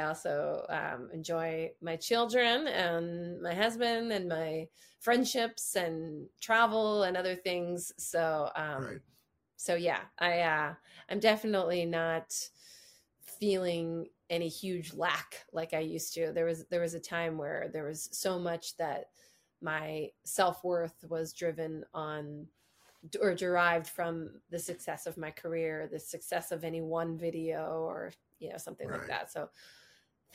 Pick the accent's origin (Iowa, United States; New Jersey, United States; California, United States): New Jersey, United States; I'm from New Jersey, and so I say Lauren.